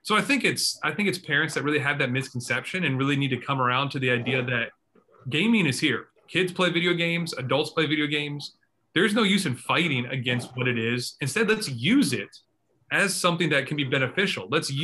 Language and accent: English; United States; I never thought about it because I'm American.